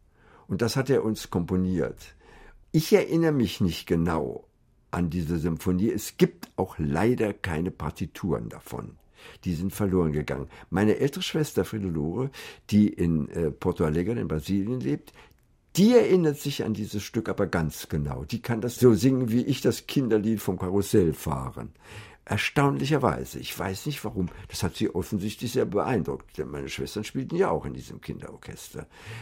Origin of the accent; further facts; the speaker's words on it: Lankwitz, Berlin, Germany; ich bin ja in Lankwitz geboren, in Berlin, einem Vorort von Berlin